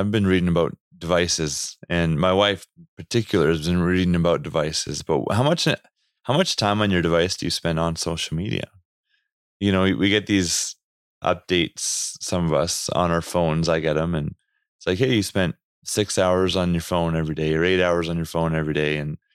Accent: Canada; accent: Canadian; There's my Canadian accent.

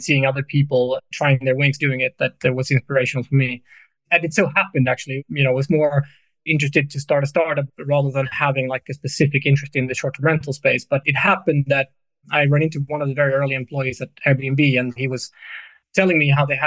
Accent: Sweden; moved away as an adult; also born or lived in California; I grew up in Sweden, as you can probably tell. And then I spent a lot of time in California. I moved to work for Apple in Cupertino after university.

